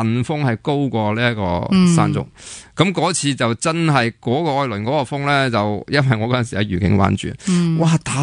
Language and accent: Cantonese; Hong Kong; 我哋嘅共业，即系我哋譬如话香港人嗰个环境啊，我哋嗰啲地啊嗰啲咁嘅就我哋香港人嘅共业